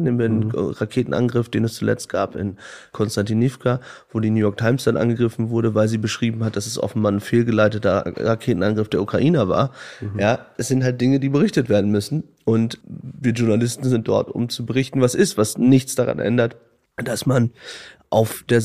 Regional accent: Aurich, Lower Saxony, Germany; Und ich erlebe das interessanterweise bei mir in der Heimat, ich komme aus Aurich und aus Friesland

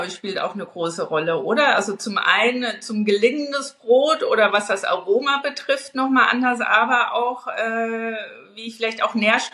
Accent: Bavaria, Germany; Ich bin auf dem Land aufgewachsen, in Bayern, im Bayerischen Wald.

